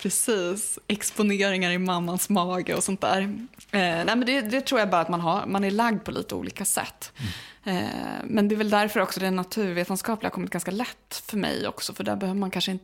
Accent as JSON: {"language": "Swedish", "town": "Uppsala", "region": "Uppsala County", "country": "Sweden", "tie": "born or raised there", "said": "det är absolut inte världens charmigaste stad. Men jag menar, det är min hemstad liksom."}